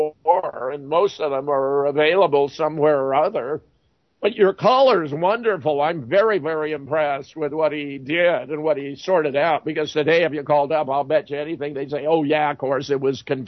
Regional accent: California, United States; also born or lived in Pasadena; I was born in Pasadena and grew up in California.

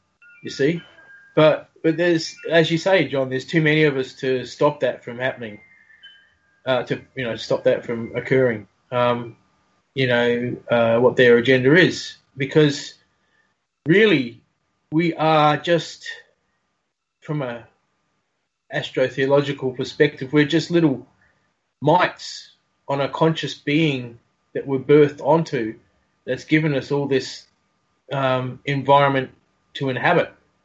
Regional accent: Australia; as an Aussie czar, as I do as well, you just free, I don't really pay much heed to the little fear mongering.

